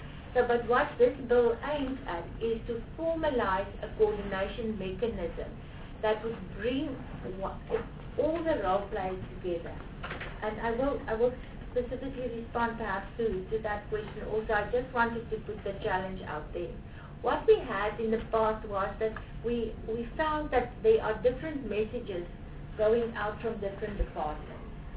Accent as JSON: {"language": "English", "region": "Free State", "country": "South Africa", "said": "Now, I come from the Free State. It's very close to my heart."}